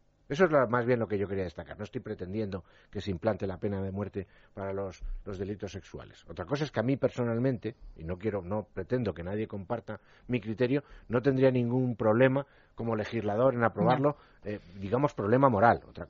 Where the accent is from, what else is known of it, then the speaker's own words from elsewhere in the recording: Spain; como los españoles